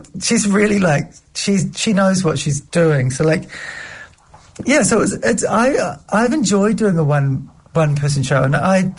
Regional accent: Glen Eden, Auckland, New Zealand; I grew up in Glen Eden, which is sort of like, it's the burbs in West Auckland.

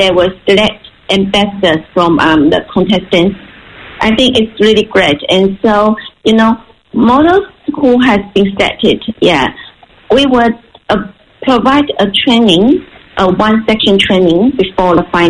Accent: China; I'm from China

